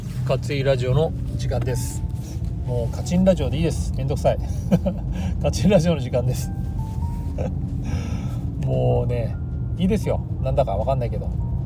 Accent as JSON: {"language": "Japanese", "region": "Saitama", "country": "Japan", "tie": "born or raised there", "also_born_or_lived": "Musashino, Japan", "said": "4歳ぐらいから埼玉県の方に父親が家買って、そうなんかね、突然銀行勤めを始めて、それで家を買ったんですよ、埼玉県新座市というところに。"}